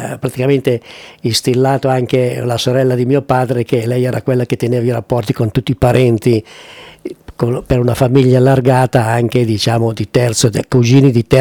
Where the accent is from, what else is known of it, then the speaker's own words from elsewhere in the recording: Milan, Lombardy, Italy; born there; No, io sono nato a Milano, sono nato a Milano.